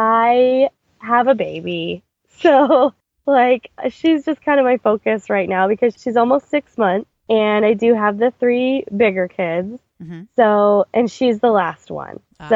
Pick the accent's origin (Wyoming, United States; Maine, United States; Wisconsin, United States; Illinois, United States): Maine, United States; I grew up in Southern Maine. I went to University of New Hampshire, and there was a theme park nearby that I grew up going to.